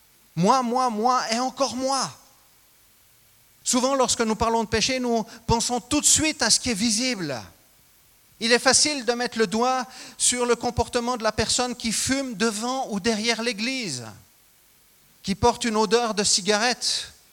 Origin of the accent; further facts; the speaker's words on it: Crissier, Vaud, Switzerland; also born or lived in La Chaux-de-Fonds; je suis né à La Chaux-de-Fonds, mais j'ai grandi dans la région de Lausanne, j'étais plus précisément à Crissier.